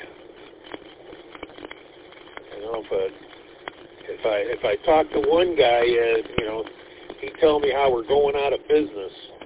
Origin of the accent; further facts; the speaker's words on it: Detroit, Michigan, United States; Plus, this used to be my old stomping grounds, man. That's, you know, I grew up in Detroit over here on the northeast side.